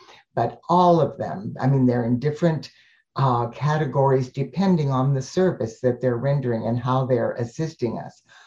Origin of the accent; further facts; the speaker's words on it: Tucson, Arizona, United States; And this was a class that I had, in my hometown of Tucson, Arizona, and a series of seven Monday nights, a series of classes.